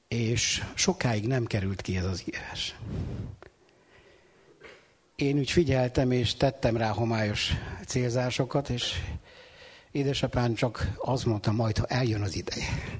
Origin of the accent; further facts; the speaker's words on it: Sajószentpéter, Borsod-Abaúj-Zemplén, Hungary; born there; Sajó-Szentpéteri körzetben ő 11 gyülekezetet látogatott 16 éven keresztül. Én ott születtem